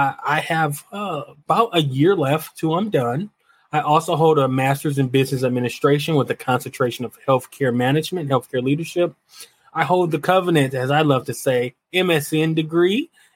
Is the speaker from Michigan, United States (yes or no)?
yes; Detroit, Michigan, United States; Well, you know, I am from Detroit. I spent 30 years in Detroit, born and raised.